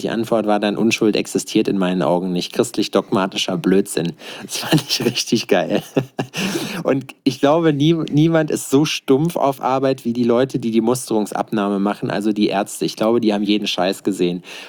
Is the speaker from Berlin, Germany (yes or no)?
yes; Berlin, Germany; Aber das ist wie als Berliner so, da hast du auch alles gesehen